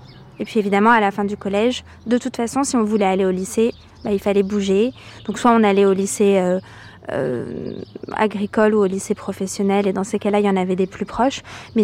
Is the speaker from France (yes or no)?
yes; Lurcy-Lévis, Auvergne-Rhône-Alpes, France; Donc là, quand on entre dans Lurcy, on passe devant notamment le gymnase, où je faisais du sport quand j'étais à l'école, et du tennis aussi.